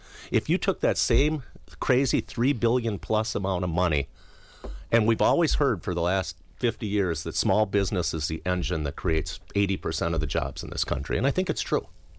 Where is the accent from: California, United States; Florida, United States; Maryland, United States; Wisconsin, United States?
Wisconsin, United States; Verona; Epic's in my hometown, and frankly, to do a Joy thing, my wife works for them, so I have some tie to this. But I've seen what happened in Verona.